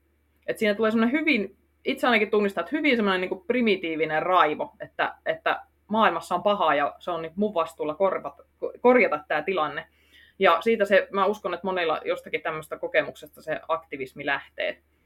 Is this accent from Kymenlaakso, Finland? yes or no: yes; Kymenlaakso, Finland; also born or lived in North Karelia / United States; Mä oon siis kotoisin ihan Kymenlaakson tämmöistä ihan pikku seutukylästä, jossa ei ollut kauppaakaan. Ja meillä oli koulussa parikymmentä oppilasta, josta sitten muutettiin Pohjois-Karjalaan myös maaseututaajamaan, mutta kävin sitten asumassa ihan USA:ssa suurissa kaupungeissa ja pääkaupunkiseudulla, mutta nyt on tullut takaisin Pohjois-Karjalaan